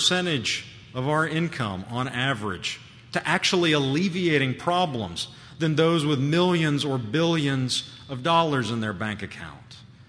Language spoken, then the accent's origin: English; Huntsville, Alabama, United States; It's the same hypocrisy that has allowed people, where I grew up in Huntsville, at my grandparents' church at one point